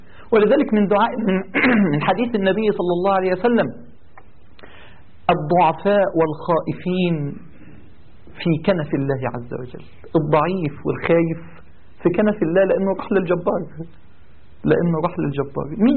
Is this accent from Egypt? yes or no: yes; Egypt; يعني عندنا في مصر ناس اسمهم